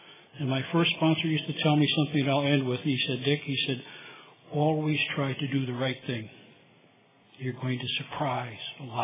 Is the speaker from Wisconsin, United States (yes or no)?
no; Cleveland, Ohio, United States; I'm originally born and raised in Cleveland, Ohio